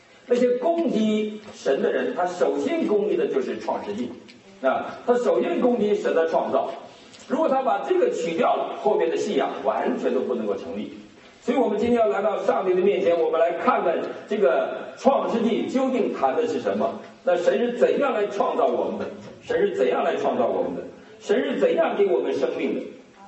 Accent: China; 那我们中国这些人，我们来自于一个无神论的地方，我们从小是科学至上主义者，

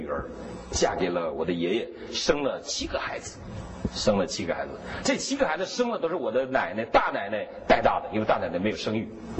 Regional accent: Northeast China, China; now in United States; 这是我东北人的习惯

